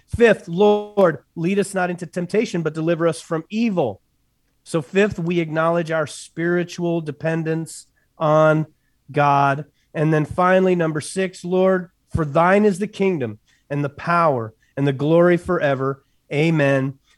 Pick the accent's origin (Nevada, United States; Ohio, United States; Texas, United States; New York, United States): Texas, United States; I grew up in West Texas, and every night, Friday night before the football game, the whole crowd stopped and hushed